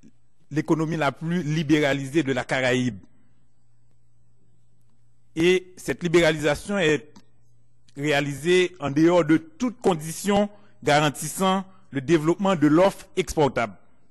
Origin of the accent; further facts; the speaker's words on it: Haiti; En fait, je viens d'Haïti